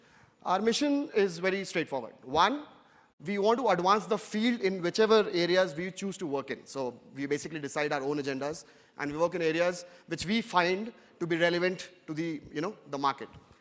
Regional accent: India; And I come from India

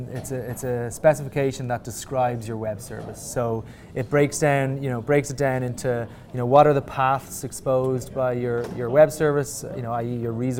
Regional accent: Ireland; I'm from Ireland.

